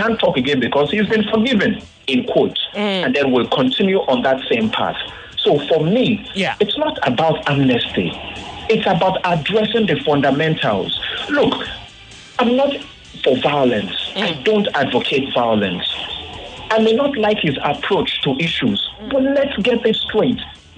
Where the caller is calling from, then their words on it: Ikeja, Lagos, Nigeria; I'm calling from Ikeja.